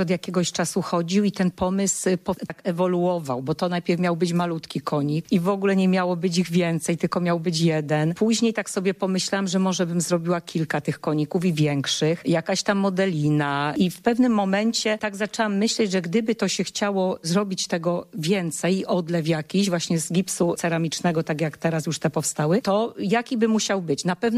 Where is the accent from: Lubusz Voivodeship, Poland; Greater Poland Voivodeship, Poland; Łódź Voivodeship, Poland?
Greater Poland Voivodeship, Poland; Konin; To można kojarzyć z tym, że jestem z Konina.